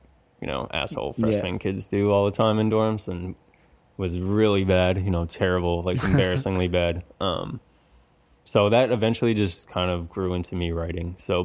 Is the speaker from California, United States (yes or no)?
no; Maryland, United States; But yeah, I grew up in Maryland